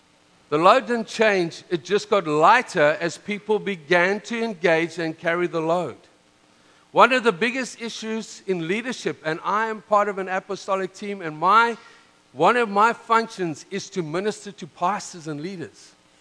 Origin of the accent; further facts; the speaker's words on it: Canada; See, I'm a Canadian too, eh?